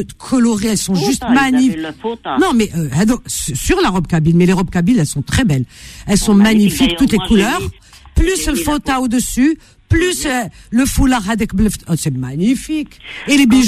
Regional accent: Paris, Île-de-France, France; parce que j'ai grandi à Paris.

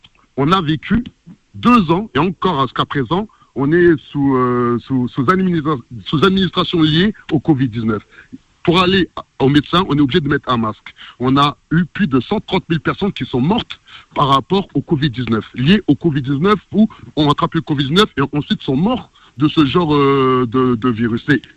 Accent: France; réagir en tant que musulman. Nous sommes des Français à part entière avant toute chose.

